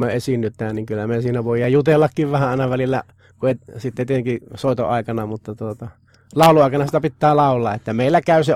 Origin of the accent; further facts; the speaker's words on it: Puolanka, Kainuu, Finland; Me on tullut sieltä, miten se meillä päin sanotaan, oli Puolangalla Kainuussa, että minä olen se perukan perimmäinen asukas.